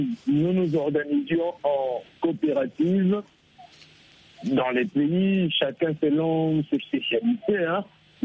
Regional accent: DR Congo; chez nous, en RDC, c'est un peu de tout.

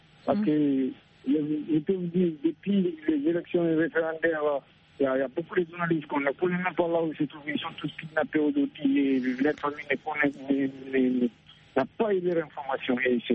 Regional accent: Guinea; je suis de la Guinée.

